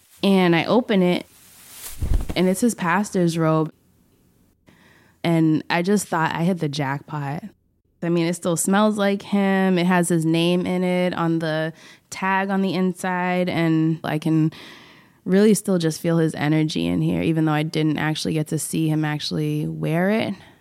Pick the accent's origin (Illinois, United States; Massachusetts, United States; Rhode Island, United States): Massachusetts, United States; Boston; now in New York City, United States; I currently live in New York City, and I'm originally from Boston.